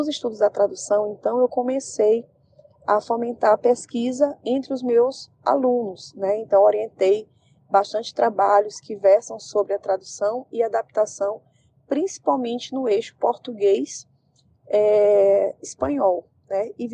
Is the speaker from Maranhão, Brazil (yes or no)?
yes; São Luís, Maranhão, Brazil; born there; Nasci aqui em São Luís do Maranhão.